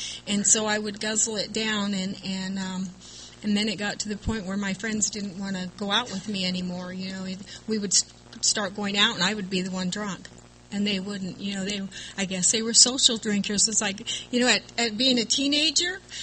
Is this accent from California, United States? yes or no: yes; Santa Barbara, California, United States; I grew up in Santa Barbara, and they have a Fiesta Days there